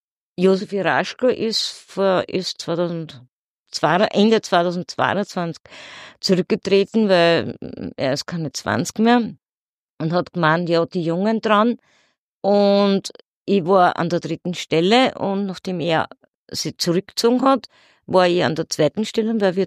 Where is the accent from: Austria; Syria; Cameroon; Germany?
Austria; Lower Austria; now in Vienna, Austria; Ich komme aus dem Weinviertel, aber ich lebe seit 1976 in Wien.